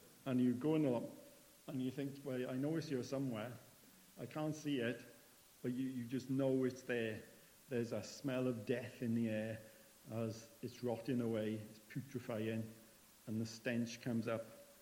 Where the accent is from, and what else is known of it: Penderyn, Wales, United Kingdom; born or raised there